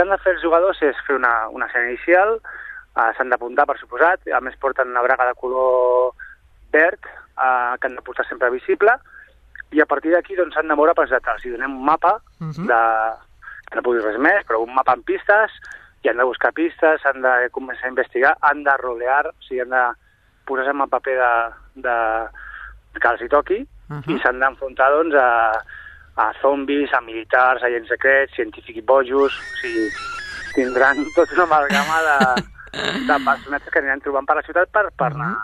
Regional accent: Sabadell, Catalonia, Spain; born there; jo vaig néixer a Sabadell

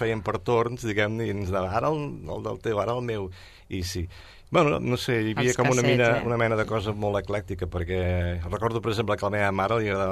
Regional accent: Sabadell, Catalonia, Spain; born there; Jo vaig néixer aquí a Sabadell, allà on naixia tothom en aquella època, més o menys, al carrer Creueta

